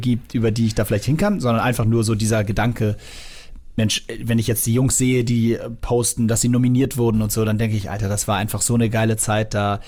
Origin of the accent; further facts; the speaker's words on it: Hamburg, Germany; Und Hamburg ist meine Heimat